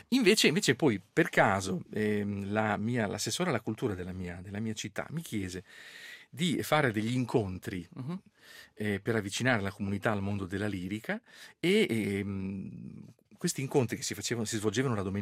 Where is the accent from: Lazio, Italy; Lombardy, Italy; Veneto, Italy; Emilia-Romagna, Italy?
Emilia-Romagna, Italy; Bologna; siccome sono bolognese, amo molto la mia città, sono un fervido campanilista